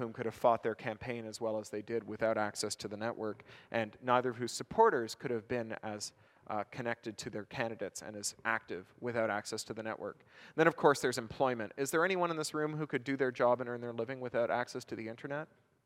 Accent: Canada; moved away; I'm a Canadian, but I live abroad. I've been abroad for 10 years.

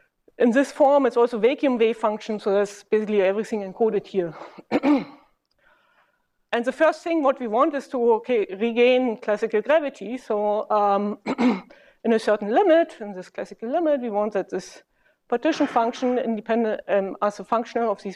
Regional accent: Berlin, Germany; Yeah, since I'm from Berlin, I have to basically follow these traditions.

